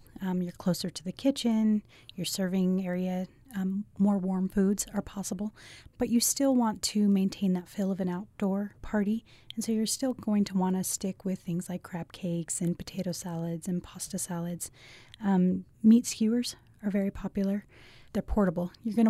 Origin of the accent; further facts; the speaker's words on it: California, United States; now in Utah, United States; Growing up in Southern California, if you were invited somewhere, you needed to reply.